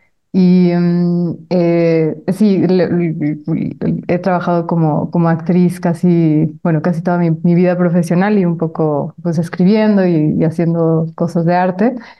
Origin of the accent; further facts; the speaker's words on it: San Miguel de Allende, Guanajuato, Mexico; yo crecí en San Miguel de Allende, en Guanajuato.